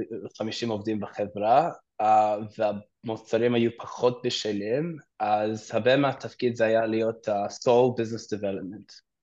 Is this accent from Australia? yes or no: yes; Australia; moved away as an adult; now in Israel; אני עליתי לפני 6 שנים מאוסטרליה, תואר בסטטיסטיקה משם